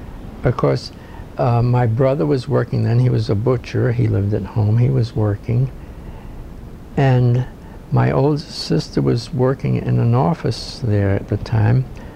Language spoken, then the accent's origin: English; Ireland; Incidentally, on that job there was, I'm Irish, there was a Scotch fellow from Scotland, and there was a Jamaican.